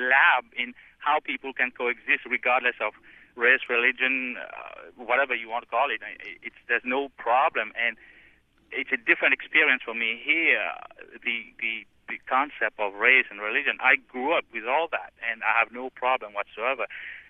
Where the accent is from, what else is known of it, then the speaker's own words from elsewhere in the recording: Mauritius; now in Boston, United States; I am originally from Mauritius